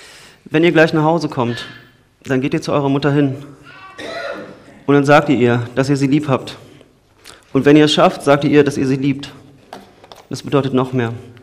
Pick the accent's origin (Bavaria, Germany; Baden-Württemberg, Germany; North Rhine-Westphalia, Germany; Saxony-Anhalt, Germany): North Rhine-Westphalia, Germany; Cologne; ich komme aus Köln, in Köln findet man diese Ruhe nicht.